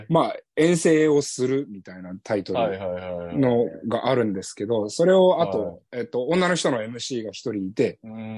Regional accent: San Diego, California, United States; まあ、おかげさまで僕の地元のサンディエゴからはチームがなくなりましたからね。

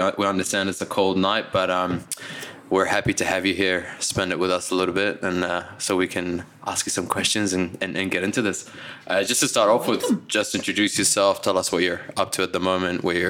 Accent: New Zealand; because I grew up in New Zealand

